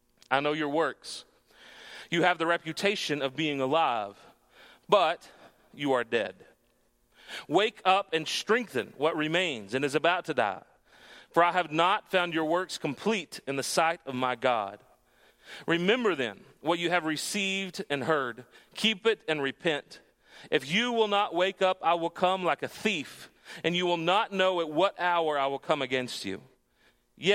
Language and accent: English; Sweetwater, Texas, United States; I grew up out in West Texas near a town named Sweetwater.